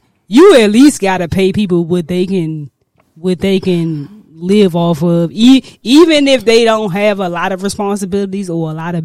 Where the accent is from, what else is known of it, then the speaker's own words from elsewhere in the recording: Washington, District of Columbia, United States; Now, I'm from Uptown, D.C. Mm-hmm. I was raised in Uptown. I do live in Maryland now, but I'm from the city.